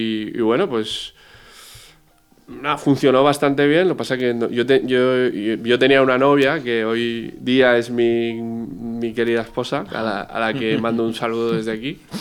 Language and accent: Spanish; Valencia, Valencian Community, Spain; pasa que yo soy de Valencia, por eso vine aquí